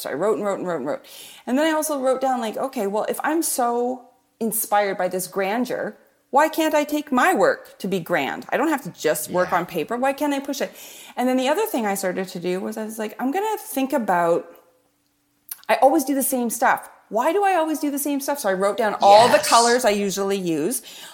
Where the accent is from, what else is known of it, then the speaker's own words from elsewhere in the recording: Canada; it's because I'm Canadian.